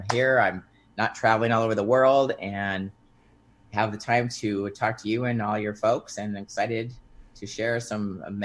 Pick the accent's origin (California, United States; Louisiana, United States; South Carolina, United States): California, United States; Huntington Beach; my big event coming up in Huntington Beach, California, my hometown where I went to high school.